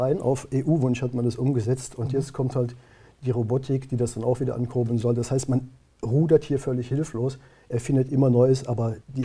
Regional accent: Brühl, North Rhine-Westphalia, Germany; Ich war kürzlich in Brühl bei Köln, meiner Heimatstadt.

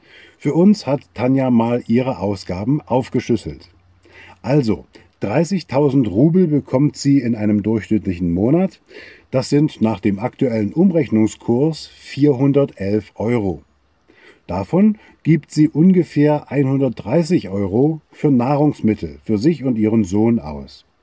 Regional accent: Khabarovsk, Khabarovsk Krai, Russia; also born or lived in Kursk; Dort haben wir lange gelebt. Ich bin in Chabarowsk zur Schule gegangen und auch auf die Universität.

